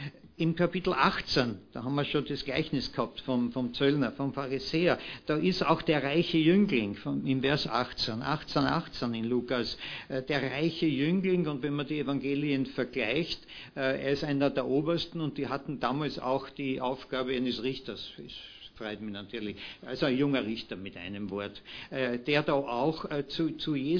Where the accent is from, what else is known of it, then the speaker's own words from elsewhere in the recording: Vienna, Austria; ich rede nur von Wiener, als Wiener